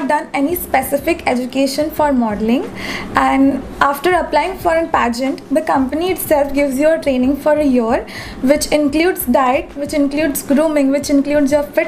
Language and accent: English; Mumbai, Maharashtra, India; I am born and raised in Mumbai